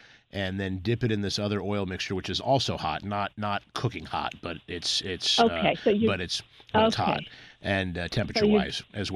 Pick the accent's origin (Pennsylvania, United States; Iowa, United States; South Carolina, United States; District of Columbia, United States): District of Columbia, United States; Washington; born there; So I am not from Louisiana. I was born in D.C. My whole family is from the South, from Winston-Salem, North Carolina, and from Lexington, North Carolina.